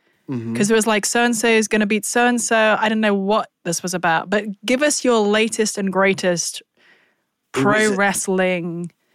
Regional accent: United Kingdom; So I know you're talking about the weather to make me feel comfortable as a Brit.

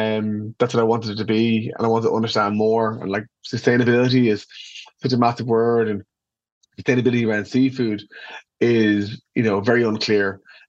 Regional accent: Ireland; You know, we travel an awful lot as Irish people.

